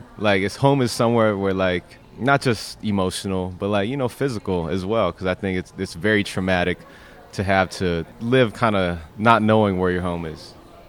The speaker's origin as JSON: {"language": "English", "town": "Bremerton", "region": "Washington", "country": "United States", "tie": "born or raised there", "also_born_or_lived": "Long Beach / San Diego / Hawaii", "said": "I was born in Long Beach, lived in San Diego, lived in 3 different places in Hawaii, settled in Bremerton, and then I graduated from high school there, moved to Seattle."}